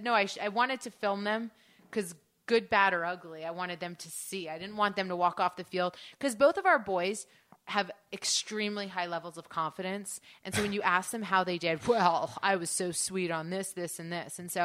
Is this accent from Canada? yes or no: yes; Canada; I'm Canadian. You do want me on the team.